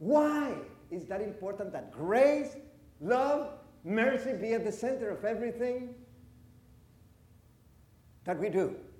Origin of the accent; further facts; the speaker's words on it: Honduras; moved away as an adult; now in United States; I came from Honduras. I cannot do that.